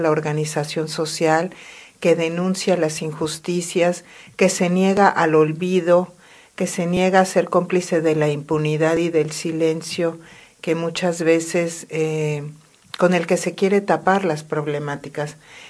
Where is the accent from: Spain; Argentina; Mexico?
Mexico; en mi país, en México, ¿no?